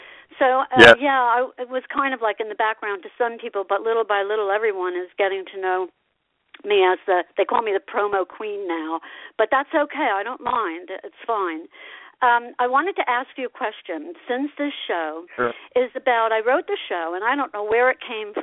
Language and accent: English; Asbury Park, New Jersey, United States; I was raised in Asbury Park. I went to school to Holy Spirit Grammar School with Vinnie Lopez, and then I went to Asbury Park High School for 1 year. But I was in Asbury every single day.